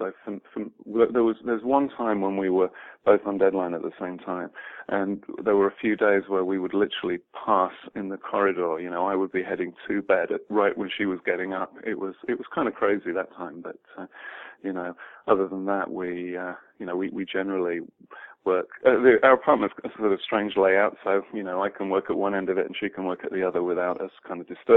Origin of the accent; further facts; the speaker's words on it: Birmingham, West Midlands, United Kingdom; now in Chicago, United States; I'm from Birmingham, England, and I really like the symmetry. You know, Chicago, where I live, is actually the sister city of Birmingham, England.